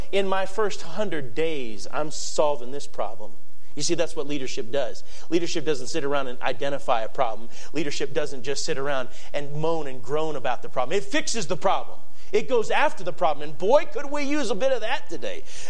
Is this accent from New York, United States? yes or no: no; Minnesota, United States; I grew up in Minnesota, so I understand that.